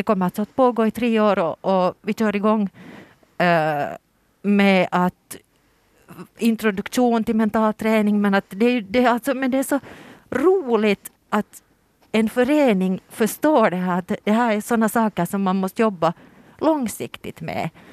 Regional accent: Tenala, Uusimaa, Finland; No, jo, alltså jag är född och uppvuxen i Tenala

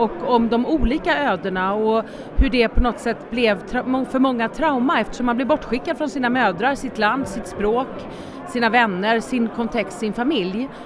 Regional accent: Sweden; Så jag har varit i Finland varje sommar, men jag har aldrig upplevt något finskt i min uppväxt i Sverige.

